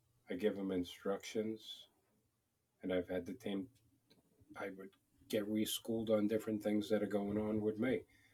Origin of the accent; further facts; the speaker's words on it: Suffolk County, New York, United States; I moved here from Long Island, New York. I'm from Suffolk County.